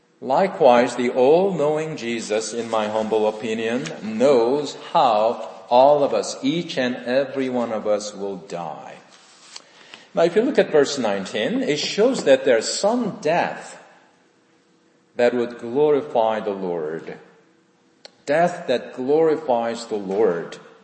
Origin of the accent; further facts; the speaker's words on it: South Korea; I was born and raised in South Korea.